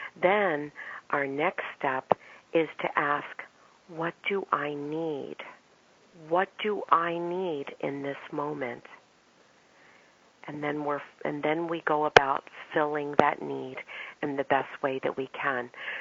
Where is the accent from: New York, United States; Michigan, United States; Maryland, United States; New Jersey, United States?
Maryland, United States; I grew up on the East Coast in Maryland